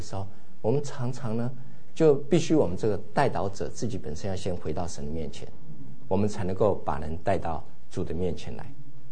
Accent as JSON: {"language": "Chinese", "region": "California", "country": "United States", "said": "那我是从南加来的，所以北加呢很多对我来讲是很新鲜"}